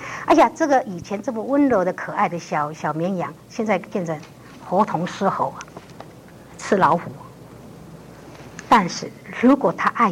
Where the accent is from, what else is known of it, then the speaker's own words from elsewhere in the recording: Taishan, New Taipei, Taiwan; 我从前在泰山我们乡下的时候